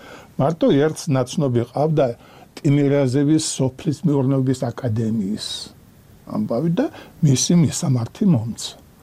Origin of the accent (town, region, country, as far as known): Batumi, Adjara, Georgia